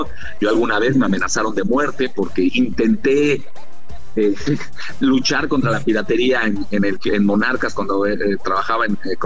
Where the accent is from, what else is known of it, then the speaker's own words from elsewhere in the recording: Mexico; Hay cosas que son muy valiosas que se han hecho en México, a pesar de nuestro estado de país